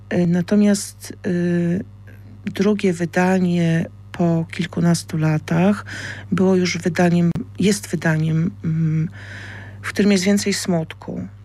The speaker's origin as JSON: {"language": "Polish", "town": "Kraków", "region": "Lesser Poland", "country": "Poland", "tie": "born or raised there", "said": "bo ja wychowałam się na Kazimierzu i z tego Kazimierza wywędrowałam do Nowej Huty"}